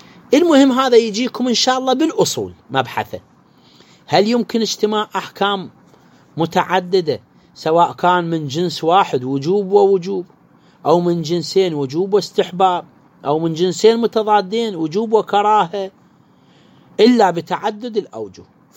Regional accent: Iraq; يستعملوا عندنا بالعراق بكثرة.

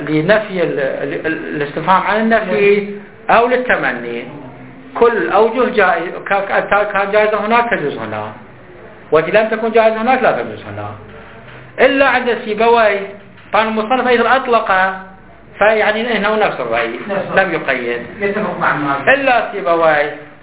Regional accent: Iraq; انظر عندنا في العراق

